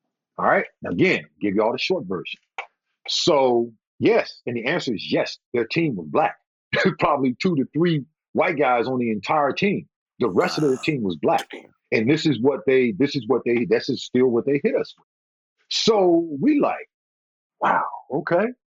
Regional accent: the South, United States; because again, you know, I'm from the South.

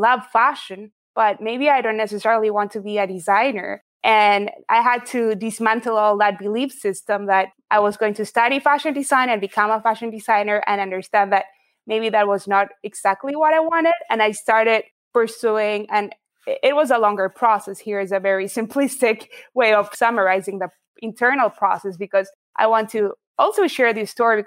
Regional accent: Buenos Aires, Argentina; So I grew up in Buenos Aires, Argentina. That's where I'm from.

